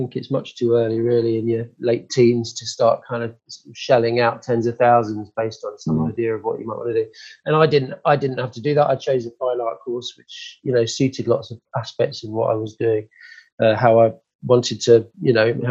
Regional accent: Harrow, London, United Kingdom; now in Sheffield, United Kingdom; So we moved to London. I grew up in Harrow in the end in Northwest London until I was ready to study.

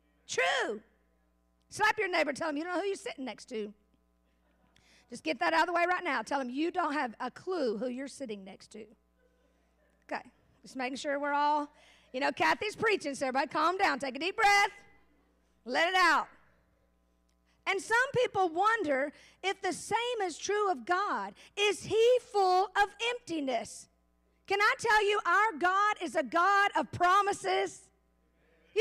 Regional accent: Alabama, United States; Not high like y'all all think, because I'm from Alabama, but calm down.

